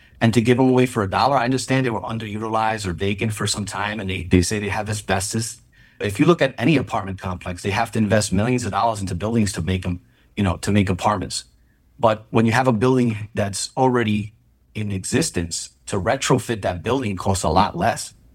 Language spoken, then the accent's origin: English; Middletown, United States; I was born and raised here in City Middletown.